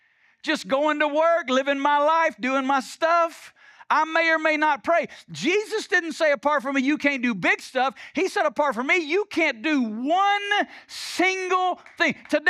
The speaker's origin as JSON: {"language": "English", "region": "Alabama", "country": "United States", "tie": "born or raised there", "lives_now": "Las Vegas, United States", "said": "When I moved to Las Vegas, one of the first things I learned about myself is I have an accent. I grew up in Alabama. Everybody talks like I talk. I didn't know I had an accent."}